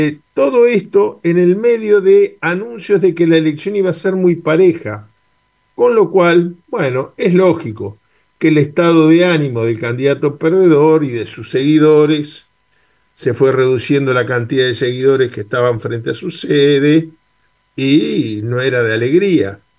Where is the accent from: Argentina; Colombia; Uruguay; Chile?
Uruguay; uno se siente muy orgulloso como uruguayo de este resultado.